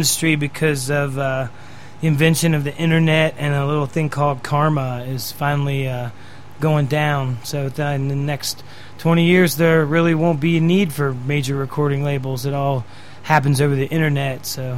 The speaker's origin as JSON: {"language": "English", "town": "Headsville", "region": "West Virginia", "country": "United States", "said": "twang. I am a purebred hillbilly. I am from the Potomac Highlands of the Allegheny Mountain Range in West Virginia, Mineral County, Kaiser, West Virginia. Well, actually, I'm from Headsville, but yeah, Kaiser."}